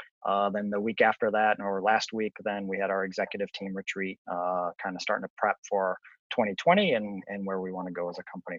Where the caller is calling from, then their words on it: Boston, Massachusetts, United States; I am in Boston at our corporate headquarters, and I'm in a hotel because our office is under construction.